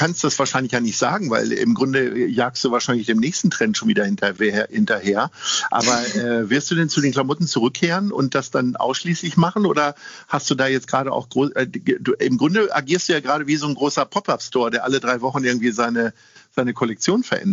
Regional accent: Lower Saxony, Germany; Ich komme ja nur aus Niedersachsen und komme nicht so weit rum, bin ja hier in Hamburg leben geblieben.

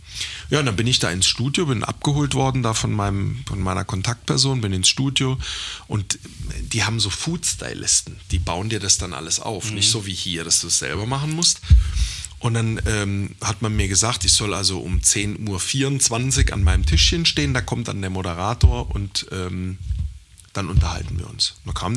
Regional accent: Germany; Hey, geil, ich komme aus Deutschland, soll ich dir irgendwas mitbringen?

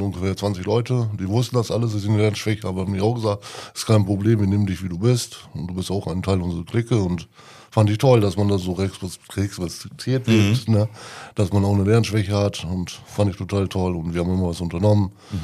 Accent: Groß Hesepe, Lower Saxony, Germany; now in Meppen, Germany; Also gebürtig komme ich aus Groß-Hesepe, das ist meine Heimat und es steckt immer noch mein Herz da nach Groß-Hesepe, weil ich da ja geboren bin und da bin ich ja aufgewachsen und jetzt wohne ich schon seit 4 Jahre hier Meppen

